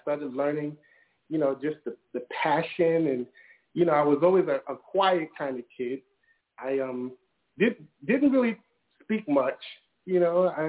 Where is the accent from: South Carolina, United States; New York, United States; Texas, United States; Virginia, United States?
New York, United States; Brooklyn; I grew up in Brooklyn in the hood